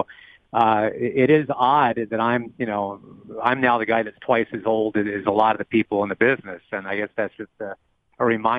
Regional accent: Rochester, New York, United States; I, you know, was doing AAA ball in my hometown of Rochester, New York, and basically got called up by the Orioles

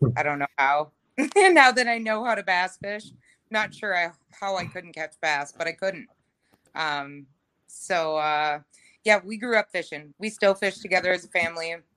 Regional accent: Ogilvie, Minnesota, United States; Yep. I grew up in Ogilvie, Minnesota. So okay. I don't know if you know where that is.

